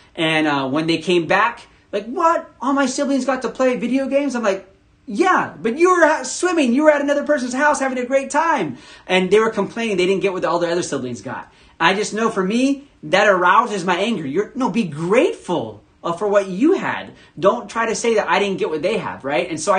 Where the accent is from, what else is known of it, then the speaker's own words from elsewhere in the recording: United States; And I realized how spoiled I am as an American, right? As an American, we have American food, but we also have Mexican food.